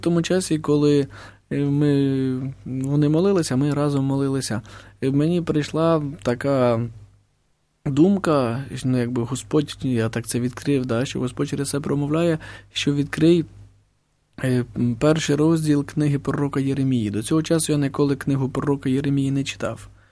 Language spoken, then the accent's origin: Ukrainian; Berdychiv, Zhytomyr Oblast, Ukraine; я з Бердичева належав до іншої парафії, до парафії Святої Варвари.